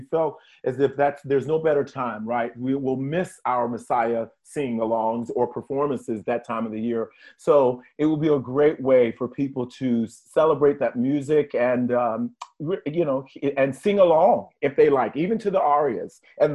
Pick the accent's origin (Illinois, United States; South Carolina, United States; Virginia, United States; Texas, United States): Virginia, United States; Well, I'm a native of the state of Virginia, Southern Virginia.